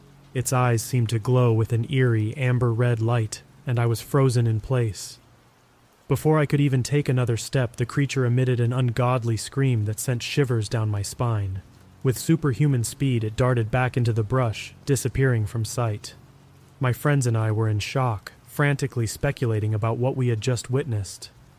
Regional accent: Hot Springs, Arkansas, United States; Growing up near Hot Springs National Park, I had always heard strange tales from my friends and other hikers

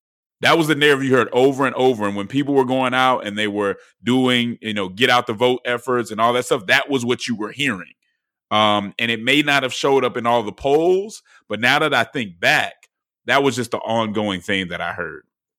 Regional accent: Georgia, United States; I did call the Georgia races correctly. I got my home state correctly.

